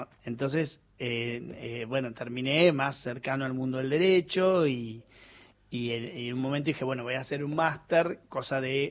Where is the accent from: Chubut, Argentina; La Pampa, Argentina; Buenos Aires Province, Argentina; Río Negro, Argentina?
La Pampa, Argentina; Yo soy de La Pampa, un poco gente, familia de laburo de La Pampa